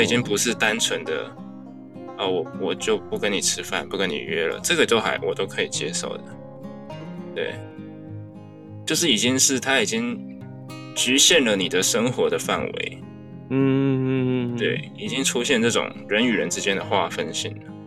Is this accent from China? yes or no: no; Taiwan